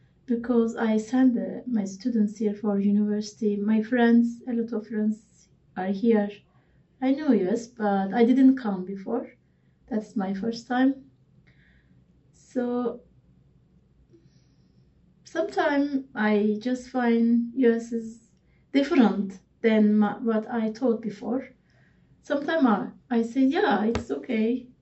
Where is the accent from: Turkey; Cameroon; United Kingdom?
Turkey; Eskişehir; English is a second language; moved away as an adult; now in United States; Eskişehir. My city name, my town name is Eskişehir.